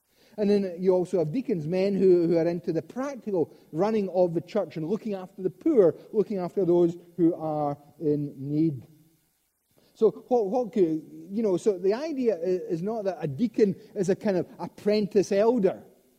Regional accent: Scotland, United Kingdom; It's not just because we're Scottish.

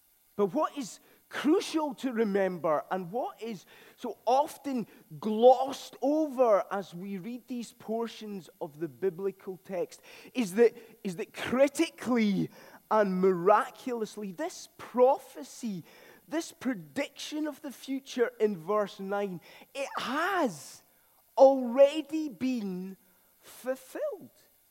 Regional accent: Scotland, United Kingdom; We are Scottish Calvinists.

